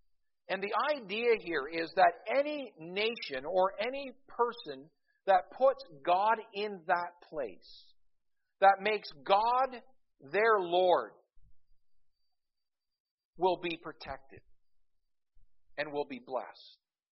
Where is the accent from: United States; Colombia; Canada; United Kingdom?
Canada; I'm Canadian when I sleep, I guess. I don't know. But our nation, our borders are not guarded.